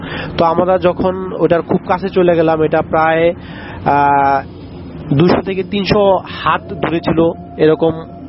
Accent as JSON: {"language": "Bangla", "town": "Shariatpur", "region": "Dhaka Division", "country": "Bangladesh", "tie": "born or raised there", "said": "তো এটি আমাদের গ্রাম অঞ্চলের একটি ঘটনা, শরীয়তপুরের।"}